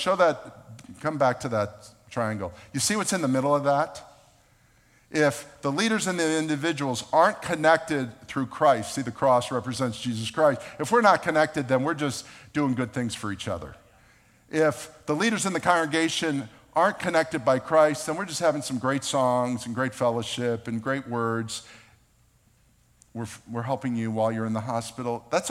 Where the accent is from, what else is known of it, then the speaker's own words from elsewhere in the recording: Boca Raton, Florida, United States; Mom and Dad and my sister. We grew up in East Boca.